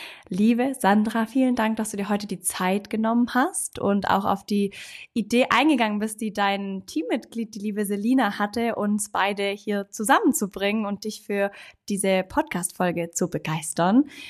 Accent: Ravensburg, Baden-Württemberg, Germany; Heute bin ich vor Ort bei Vetter in meiner Heimatstadt Ravensburg

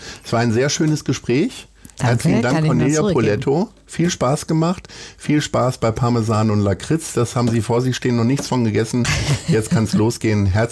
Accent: North Rhine-Westphalia, Germany; Das ist ein Punkt, wo sie Ostwestfalen wahrscheinlich einholt, weil ich komme da auch aus der Gegend sozusagen. Da gibt es in jedem Dorf einen Kreisverkehr.

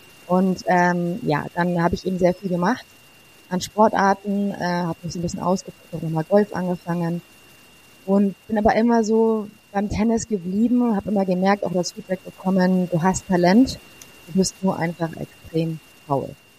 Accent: Garmisch-Partenkirchen, Bavaria, Germany; Wir kommen hier aus Garmisch.

